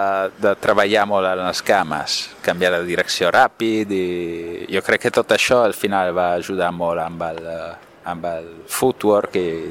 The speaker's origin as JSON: {"language": "Catalan", "region": "Veneto", "country": "Italy", "second_language": "Catalan", "moved": "yes", "lives_now": "Spain", "said": "vinc de fora, sóc italià."}